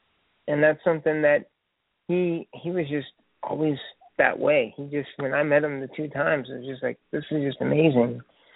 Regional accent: Lafayette, Indiana, United States; I'm from Lafayette, Indiana. It's like 45 minutes away here, you know, away from here.

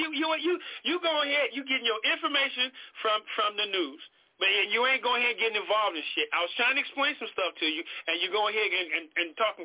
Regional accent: Chicago, Illinois, United States; also born or lived in San Diego; I grew up in Chicago in some rough neighborhoods, and I've seen stuff that news media never even covered. So I also lived in a border town before. I used to live in San Diego.

